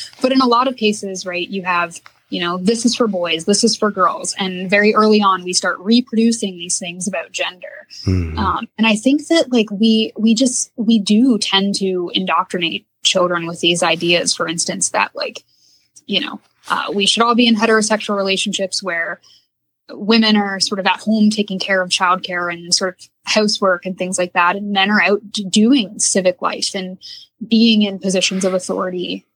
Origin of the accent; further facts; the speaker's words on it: Kentucky, United States; You know, I'm from Kentucky, so I feel like, I mean, I have never cast a vote for Mitch McConnell, but as a Kentuckian, I feel some degree of responsibility for that.